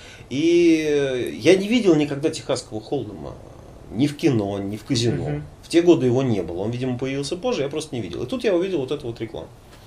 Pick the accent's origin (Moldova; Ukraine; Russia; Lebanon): Russia; Moscow; born there; moved away as an adult; я родился в Москве, я всю жизнь прожил в Советском Союзе